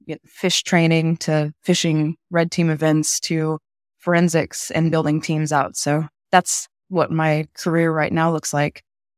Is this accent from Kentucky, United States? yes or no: no; Texas, United States; So I'm a Southern girl, born and raised in Texas. I started working when I was 15.